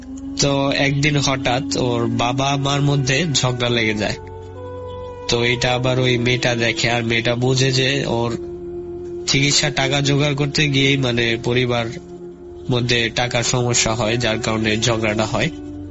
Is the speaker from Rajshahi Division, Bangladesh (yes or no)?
yes; Rajshahi Division, Bangladesh; আমার গ্রামের বাড়ি হচ্ছে জয়পুরহাট জেলার কোন এক গ্রামে, আমি সঙ্গত কারণে গ্রামের নামটা বলছি না।